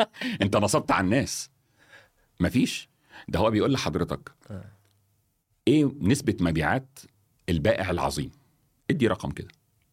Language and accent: Arabic; Egypt; عشان في مصر عندنا التجاره والبيزنس، عندنا في مصر المثل يقول لك ايه